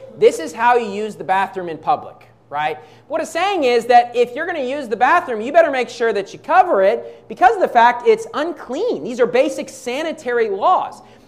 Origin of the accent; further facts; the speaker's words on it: Philippines; I'm a Filipino, right? President Marcos is my president. Right? I'm a Filipino. I live here.